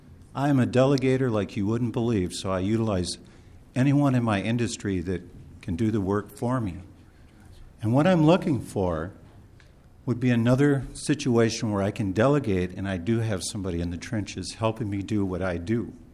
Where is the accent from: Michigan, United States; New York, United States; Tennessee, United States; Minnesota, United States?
Minnesota, United States; Lewiston; I'm from Lewiston, Minnesota